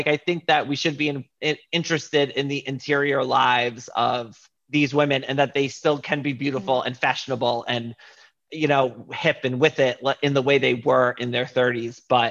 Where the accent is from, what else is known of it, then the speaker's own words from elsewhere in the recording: United States; now in England, United Kingdom; And as an American living in England, it also had like a sort of resonance to me.